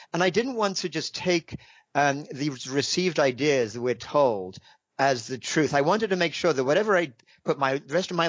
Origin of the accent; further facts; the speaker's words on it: England, United Kingdom; moved away as an adult; now in United States; I actually grew up in England. Right. And I left England after I graduated from Cambridge around 21. I spent basically most of my life since then in the United States.